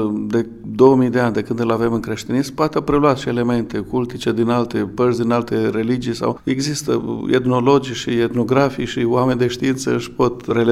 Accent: Romania; Deci, etosul, tezaurul acesta care ne definește ca români, ca neam, credință și toate celelalte

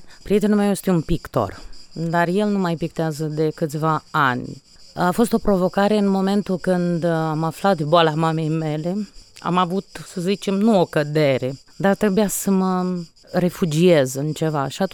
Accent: Botoșani, Botoșani County, Romania; now in Italy; Din Botoșani, chiar din Botoșani.

